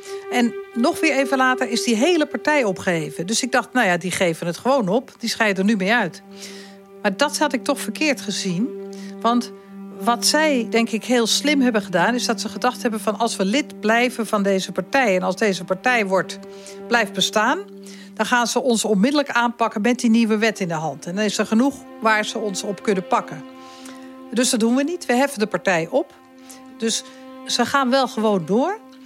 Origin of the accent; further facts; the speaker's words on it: Netherlands; ik als Nederlander, wonende in Nederland